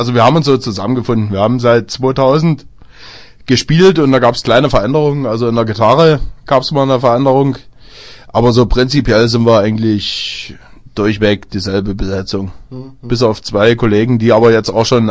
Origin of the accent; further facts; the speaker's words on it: Großröhrsdorf, Saxony, Germany; Ne, nee, wir kommen aus Groß-Rörsdorf und finden Dresden auch